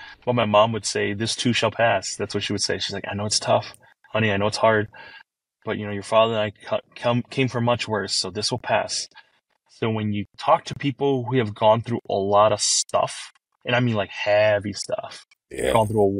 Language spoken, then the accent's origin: English; La Crosse, Wisconsin, United States; I grew up in La Crosse. That's the home of Quick Trip.